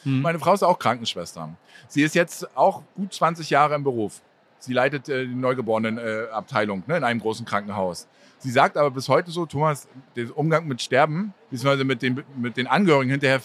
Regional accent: Rostock, Mecklenburg-Vorpommern, Germany; born there; Oh, ich bin ja eigentlich in Rostock geboren.

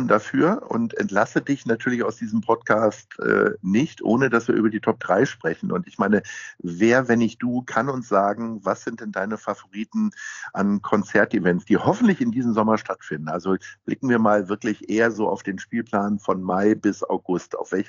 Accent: Hamburg, Germany; wie man als Hamburger sagt und auch als

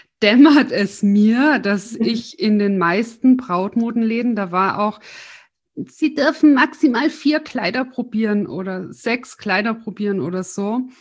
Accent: Tyrol, Austria; now in Munich, Germany; ich bin ja aus Tirol nach München gezogen

